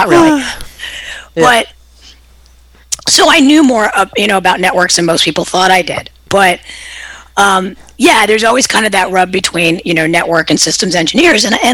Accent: San Francisco, California, United States; I am from the Bayview area of San Francisco, born and raised, and I am about as street tough as they come

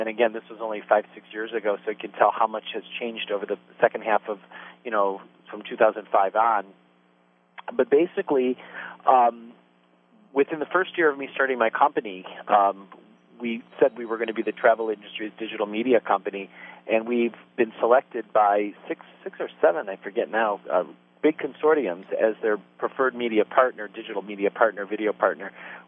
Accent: Cleveland, Ohio, United States; Cleveland's my hometown, so I'm in the metro Cleveland area.

